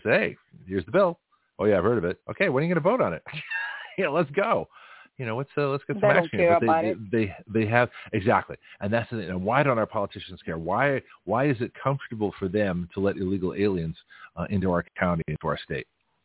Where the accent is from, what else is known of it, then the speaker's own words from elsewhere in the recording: Canada; moved away; also born or lived in Australia; I didn't escape a horrible country. You know, I came from Canada to Australia to here, but it still was a process.